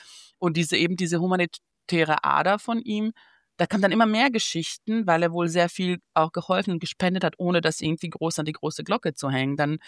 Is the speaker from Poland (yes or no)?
no; Banja Luka, Republika Srpska, Bosnia & Herzegovina; now in Germany; Sein allerletzter Auftritt war im August in Banja Luka, in meiner Heimatstadt.